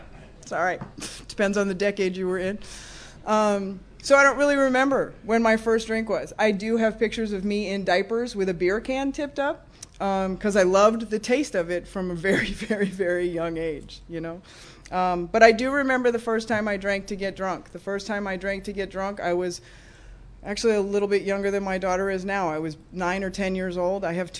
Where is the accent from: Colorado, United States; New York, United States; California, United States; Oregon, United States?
California, United States; Encino; I grew up in Encino in the San Fernando Valley with a younger sister and a younger brother and a mother and a father.